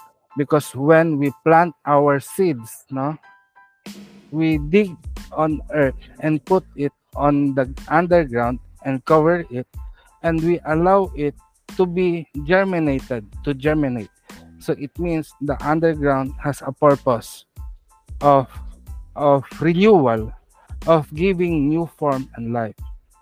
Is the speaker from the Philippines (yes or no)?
yes; Philippines; English is a second language; So as a Filipino in general, we people might think that we are pagans or polytheists, worshiping many gods.